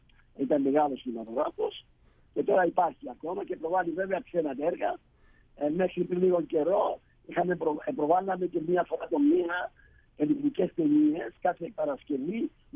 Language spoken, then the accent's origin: Greek; Cyprus; Βέβαια στην πατρίδα μου, την Κύπρο.